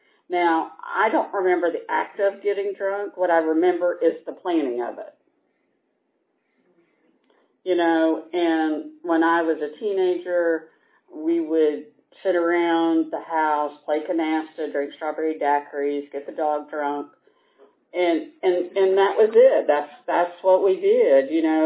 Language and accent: English; Stone Mountain, Georgia, United States; I grew up out in Stone Mountain on the Gwinnett County side, and very rural back then in the early 60s.